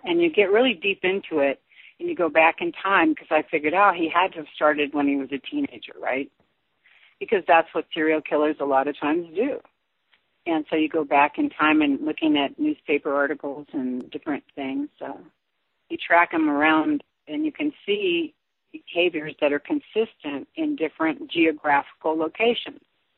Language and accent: English; Sacramento, California, United States; born there; I was born in California, Sacramento, and Vallejo and different areas, Napa.